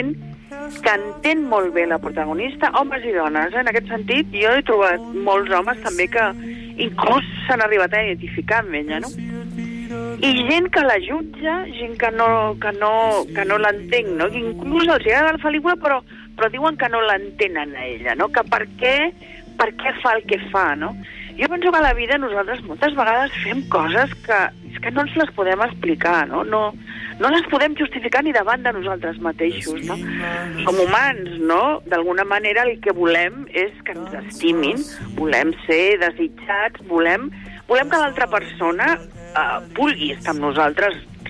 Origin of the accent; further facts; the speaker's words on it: Barcelona, Catalonia, Spain; Jo visc a Gràcia encara, vull dir, és un tros de la meva infantesa, no?